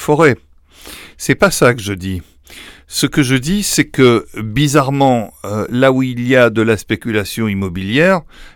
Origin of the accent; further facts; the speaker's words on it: Nouvelle-Aquitaine, France; c'est des contrées qui me sont extrêmement chères, puisque je suis natif de Gironde.